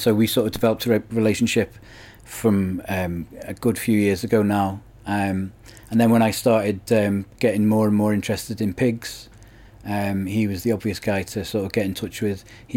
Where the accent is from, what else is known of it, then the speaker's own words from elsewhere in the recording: Liverpool, North West England, United Kingdom; Growing up in Liverpool, you just don't associate that kind of thing at all with this area.